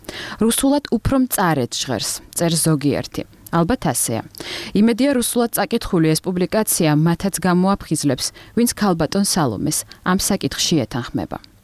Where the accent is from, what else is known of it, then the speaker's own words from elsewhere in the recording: Moscow, Russia; moved away as an adult; now in Georgia; ასე გახდა რუსეთის დედაქალაქი ადგილი, სადაც მე გავიზარდე და სკოლა დავამთავრე.